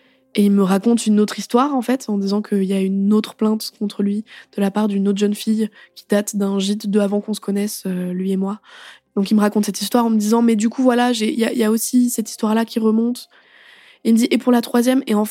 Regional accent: Paris, Île-de-France, France; je rentre chez moi, à Paris

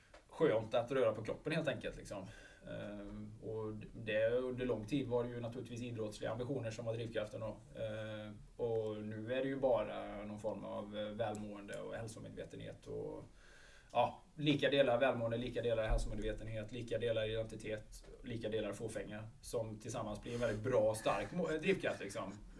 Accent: Borås, Västra Götaland County, Sweden; Jag är väldigt förtjust i min hemstad faktiskt.

